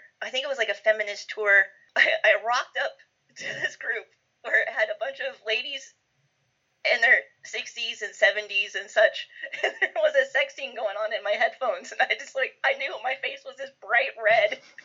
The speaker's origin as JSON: {"language": "English", "country": "United States", "said": "I'm American. We're very Puritan, I guess."}